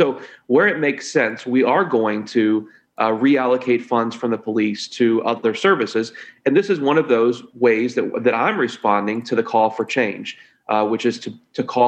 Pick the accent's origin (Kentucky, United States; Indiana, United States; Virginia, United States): Kentucky, United States; Louisville; So as you know, I'm from Louisville.